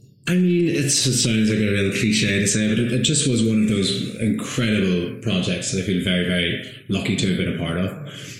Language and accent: English; Northern Ireland, United Kingdom; I grew up in County Tyrone, just next to it.